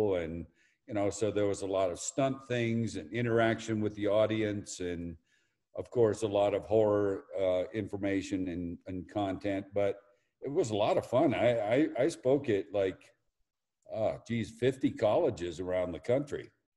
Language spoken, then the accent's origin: English; Marshall Islands; moved away as an adult; now in Los Angeles, United States; So that, you know, I grew up in the Marshall Islands.